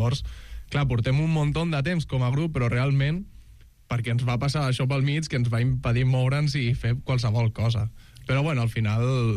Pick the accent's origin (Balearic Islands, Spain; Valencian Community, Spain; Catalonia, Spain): Catalonia, Spain; Barcelona; uns som de Barcelona